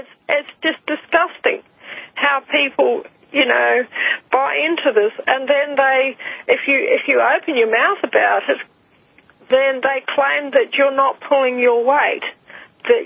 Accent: Rotorua, Bay of Plenty, New Zealand; When I was growing up in Rotorua in New Zealand, okay, I grew up among the Maori people

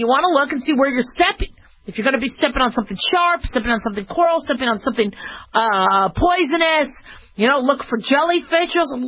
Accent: California, United States; born there; I was born in California

